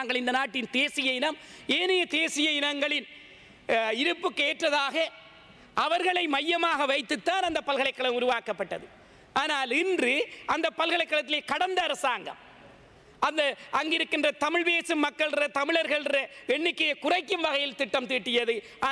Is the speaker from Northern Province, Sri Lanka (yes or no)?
no; Eastern Province, Sri Lanka; நான் அந்த தொகுதியைச் சேர்ந்தவன், கல்குடா தொகுதி கிழக்கு பல்கலைக்கழகம் அமைந்திருக்கிறது, அந்த தொகுதியைச் சேர்ந்தவன்